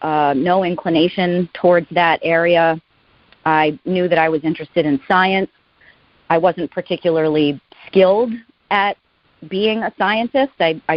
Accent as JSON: {"language": "English", "town": "Foster", "region": "Rhode Island", "country": "United States", "tie": "born or raised there", "said": "I grew up in Foster, Rhode Island, which is a very rural community"}